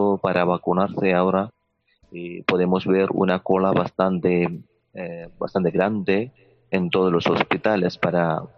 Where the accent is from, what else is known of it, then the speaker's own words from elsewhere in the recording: India; Spanish is a second language; Sí, soy de la India.